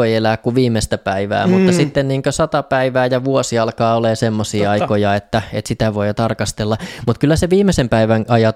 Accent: Kannus, Central Ostrobothnia, Finland; also born or lived in Saint Petersburg, Russia; lapsuutta mä vietin Pohjanmaalla Kannuksessa, että sen mä koen ehkä semmoiseksi vahvaksi lapsuuden ympäristöksi, että mähän on sitten syntynyt tuolla niin kuin silloisessa Leningradissa, nykyisessä Pietarissa, missä mun isä oli opiskelemassa ja heitti mut sitten sieltä eron jälkeen sinne Kannukseen parivuotiaana. Ja isovanhempien luona asuin Kannuksessa niin kuin kouluikään asti

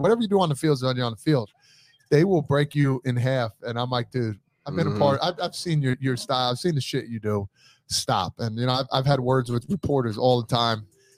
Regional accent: New Jersey, United States; You know, they brought it up because I'm from Jersey.

